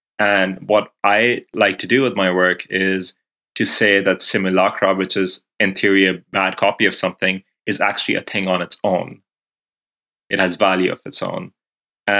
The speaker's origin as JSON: {"language": "English", "country": "Pakistan", "tie": "born or raised there", "lives_now": "United States", "said": "growing up in Pakistan, visiting Libya during the war, then kind of living in this liberal arts college in Vermont where I go to school right now"}